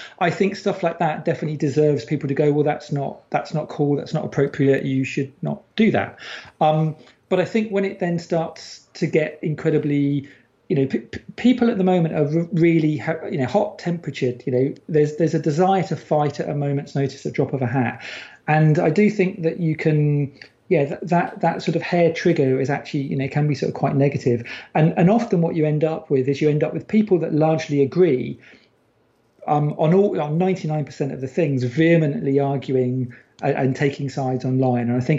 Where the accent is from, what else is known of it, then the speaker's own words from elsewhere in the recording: United Kingdom; as a Brit